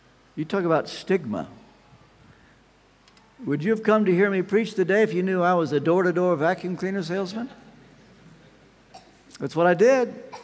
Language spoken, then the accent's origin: English; Ashland, Kentucky, United States; As you may know, I come from Ashland, Kentucky.